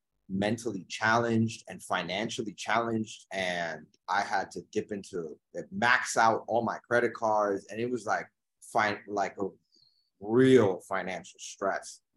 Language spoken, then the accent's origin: English; Dominican Republic; now in New York City, United States; I come from the Dominican Republic, which is a very poor country. And my parents were hard workers, and we came here as immigrants to the US, and we ended up in New York City.